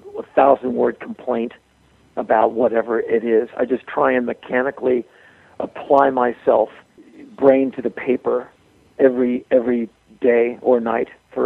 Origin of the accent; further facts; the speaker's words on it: Washington, District of Columbia, United States; Well, just so you know, I come from Washington, D.C.